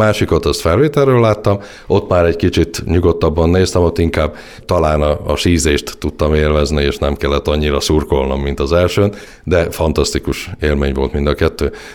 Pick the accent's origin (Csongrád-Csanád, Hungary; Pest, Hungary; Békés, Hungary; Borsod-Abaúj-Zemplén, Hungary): Borsod-Abaúj-Zemplén, Hungary; Miskolc; mi is nagyon büszkék vagyunk rá miskolciként